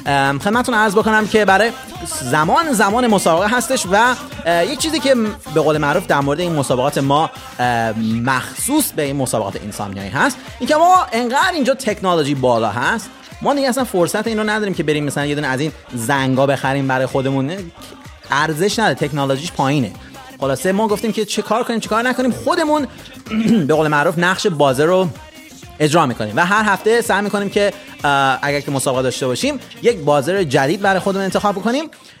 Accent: Iran; بنده از ایران هستم.

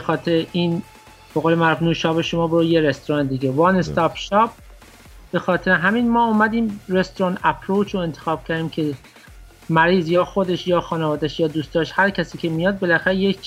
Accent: Kermanshah, Iran; ما اهل کرمانشاه هستیم.

